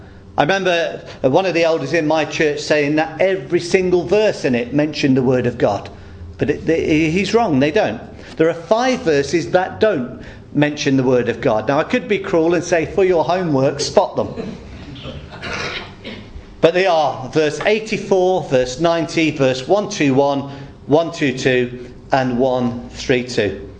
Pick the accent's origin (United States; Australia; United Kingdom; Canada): United Kingdom; England; When I grew up in the Midlands